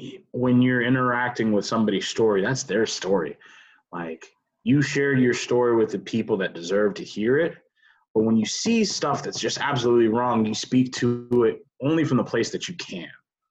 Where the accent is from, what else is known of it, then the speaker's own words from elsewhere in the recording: Texas, United States; my life experience being a black man growing up in Texas.